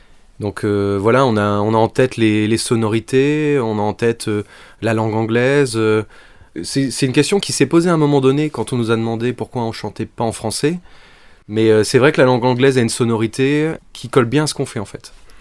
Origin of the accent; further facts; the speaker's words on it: France; Après, on est français, on a de toute façon nos influences dans la musique française aussi, hein.